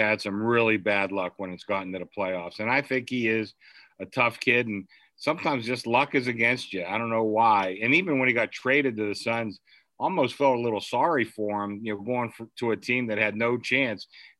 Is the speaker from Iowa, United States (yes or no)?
no; Pittsburgh, Pennsylvania, United States; I grew up in Pittsburgh. We didn't have an NBA team. In my little neighborhood, we grew up, half the neighborhood was Celtic fans.